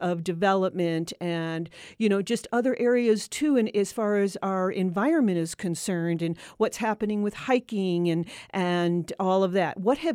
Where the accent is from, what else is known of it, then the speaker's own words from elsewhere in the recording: Los Angeles, California, United States; also born or lived in Chicago; I'm from big cities. I was from Los Angeles. I was from Chicago.